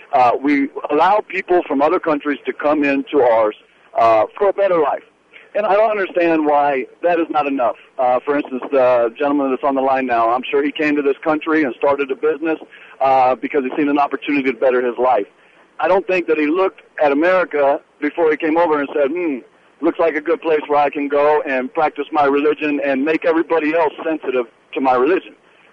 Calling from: Texas, United States; I'm calling from Texas. However, I am an American.

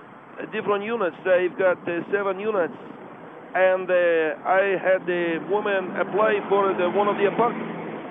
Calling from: Pasadena, California, United States; Yes, I'm from Pasadena.

